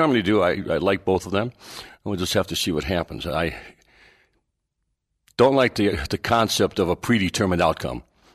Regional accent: Midwest, United States; I grew up in the Midwest

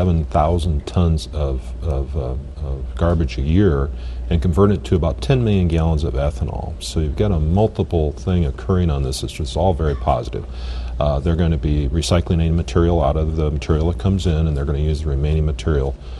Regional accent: Northern Plains, United States; I come from the Northern Plains.

